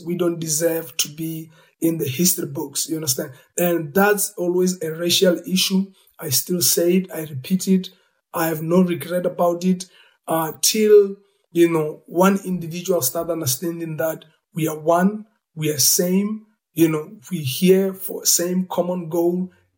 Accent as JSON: {"language": "English", "country": "South Africa", "said": "It's so sad that, you know, as a South African coming from apartheid era, now I'm still feeling the same thing."}